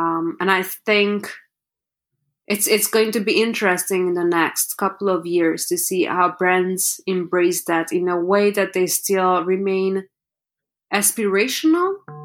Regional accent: Hungary; moved away as an adult; also born or lived in Paris; I was born and raised in Hungary, and when I was 18, I got into fashion modeling. I moved to Paris

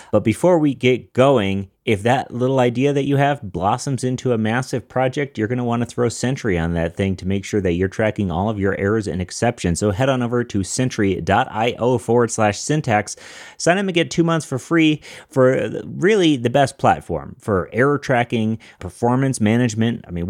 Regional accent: Denver, Colorado, United States; I'm a developer from Denver.

